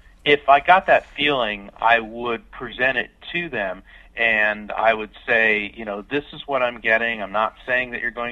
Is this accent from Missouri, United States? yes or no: no; Melbourne, Florida, United States; I grew up in Florida, actually Melbourne, Florida, and I still live here and practice.